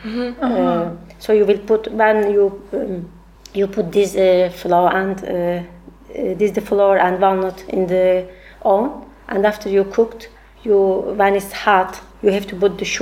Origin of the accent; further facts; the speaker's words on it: Turkey; English is a second language; Yeah, I'm from Turkey.